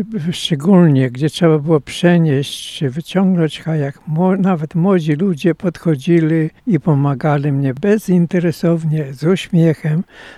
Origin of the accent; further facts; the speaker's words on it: Krasnystaw, Lublin Voivodeship, Poland; born there; moved away; Tak, w Krasnystawie się urodziłem. Ja i wyjechałem na 60 kilka lat temu.